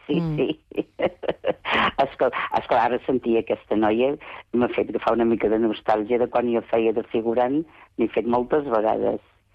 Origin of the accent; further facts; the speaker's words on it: Barcelona, Catalonia, Spain; born there; davant de l'església on em van batejar a mi, que jo soc nascuda a Sant Andreu.